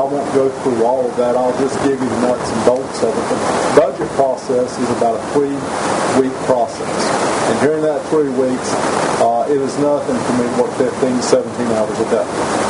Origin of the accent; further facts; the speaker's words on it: Florida, United States; I'm from a small county myself. I'm from Lafayette County.